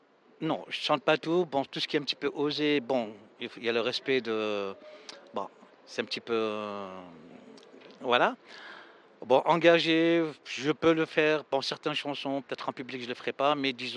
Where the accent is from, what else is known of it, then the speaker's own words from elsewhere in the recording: Algeria; Je viens d'Algérie pour la 4e ou 5e fois.